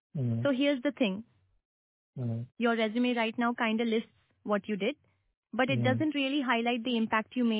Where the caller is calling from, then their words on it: Gurgaon, Haryana, India; Oh, I'm calling from Gurgaon, Haryana.